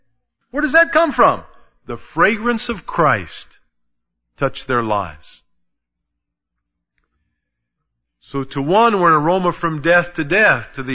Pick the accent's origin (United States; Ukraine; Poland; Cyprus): United States; Indianapolis, Indiana; born there; I was born in Indianapolis, Indiana.